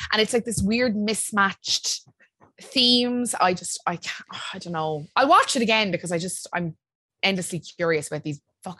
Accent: Ireland; We're so Irish. The banks.

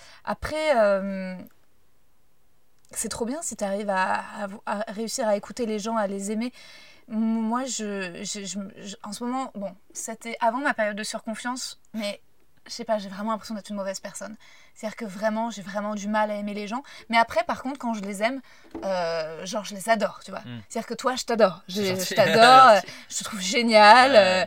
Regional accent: Paris, Île-de-France, France; Non, j'ai grandi à Paris.

